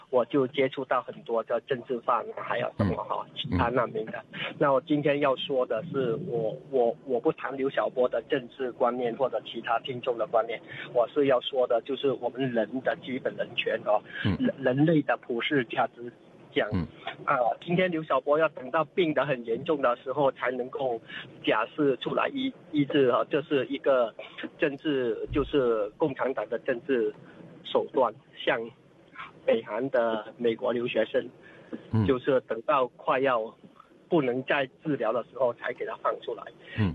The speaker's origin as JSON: {"language": "Chinese", "country": "Vietnam", "also_born_or_lived": "Taiwan", "said": "我是来自越南跟那个台湾背景的移民哈。"}